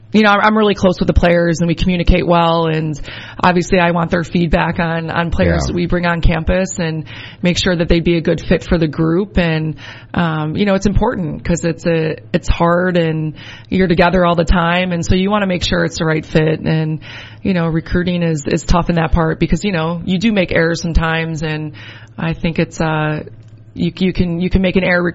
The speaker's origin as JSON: {"language": "English", "town": "Chicago", "region": "Illinois", "country": "United States", "tie": "born or raised there", "said": "I have a lot of family, and I grew up in Chicago, yep."}